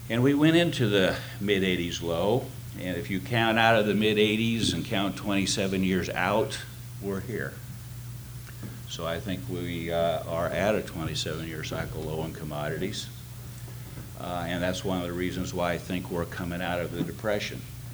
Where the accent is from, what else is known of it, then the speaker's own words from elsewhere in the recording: Texas, United States; Actually, I'm a Texan, I ride bulls.